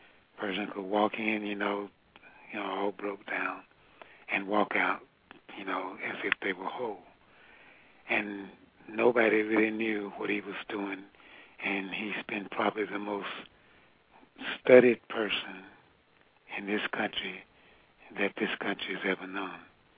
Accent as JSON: {"language": "English", "region": "Tennessee", "country": "United States", "tie": "born or raised there", "also_born_or_lived": "Georgia", "said": "Yeah, I was born in Georgia, raised in Tennessee."}